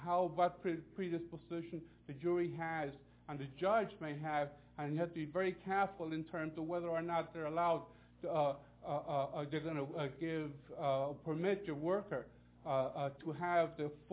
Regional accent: Puerto Rico; now in United States; I came from here from Puerto Rico in 1957 because we couldn't eat there. And then I could, you know, here, I'm a Vietnam veteran

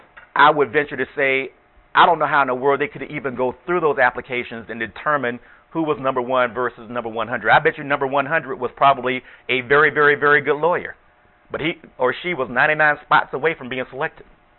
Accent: Norfolk, Virginia, United States; There was a vacancy for an assistant U.S. attorney's job down in Norfolk, Virginia, my hometown

